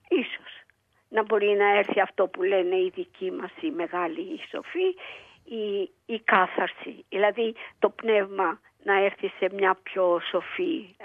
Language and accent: Greek; Greece; now in Australia; Έζησα στην Αυστραλία, αλλά μεγάλωσα στην Ελλάδα.